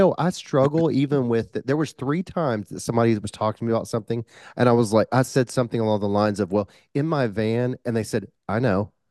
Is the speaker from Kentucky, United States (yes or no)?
yes; Kentucky, United States; now in New York, United States; And you know how I always say, I'm from Kentucky. Even though I'm in New York, I say, hey, hi.